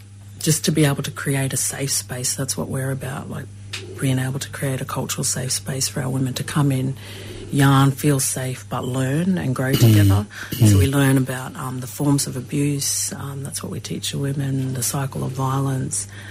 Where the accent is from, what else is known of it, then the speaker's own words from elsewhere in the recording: Brisbane, Queensland, Australia; also born or lived in Hervey Bay; I'm a descendant of the Garawa and Butchala Nations, and I'm born and bred in Brisbane on Turrbal country.